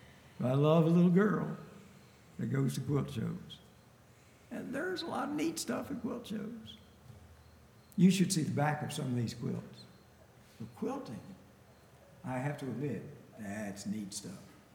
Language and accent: English; Brooklyn Park, Maryland, United States; I'm from Baltimore, Brooklyn Park.